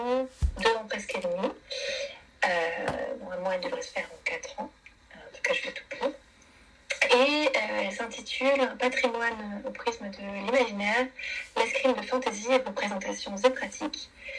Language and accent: French; Brest, Brittany, France; je suis une bretonne pure souche, je suis de Brest à la base, j'ai fait toutes mes études supérieures à Rennes, donc j'habite à Rennes